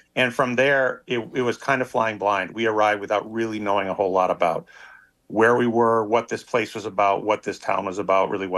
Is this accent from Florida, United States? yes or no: no; Minnesota, United States; We wanted to be somewhere warm because we're from Minnesota